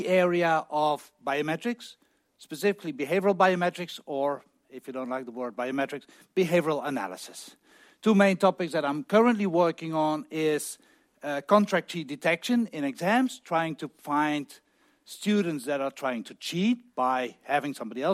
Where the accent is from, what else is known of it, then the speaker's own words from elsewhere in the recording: Netherlands; Norwegian is a second language; now in Norway; Jeg er opprinnelig fra Nederland.